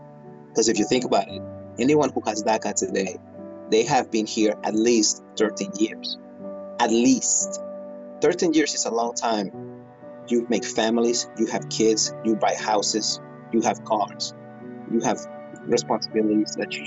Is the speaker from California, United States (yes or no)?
yes; California, United States; So I'm Filipino. I live in the Bay Area where I grew up. I have 34 relatives here in the Bay Area. 34 relatives. I'm the only one who's undocumented.